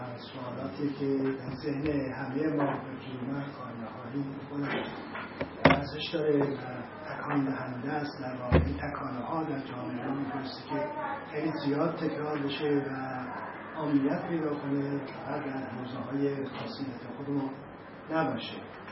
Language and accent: Persian; Iran; من اصلا ایرانی هستم عنوان یه هویت، ولی با فرهنگ آذری باید بزرگ شدیم